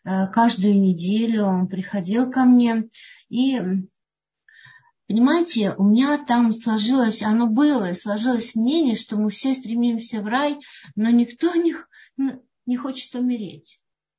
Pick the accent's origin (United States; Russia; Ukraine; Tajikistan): Ukraine; Western Ukraine; born there; Хотя у меня в паспорте написано русская, у мамы написано гречанка. Родилась я в Западной Украине, где сейчас идет война и бесконечно плачет мое сердце об Украине.